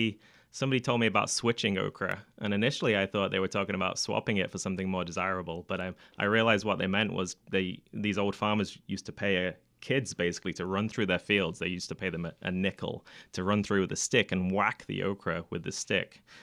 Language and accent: English; England, United Kingdom; I do not have a Southern accent. I'm from England, and I did not experience okra until I was 26 years old.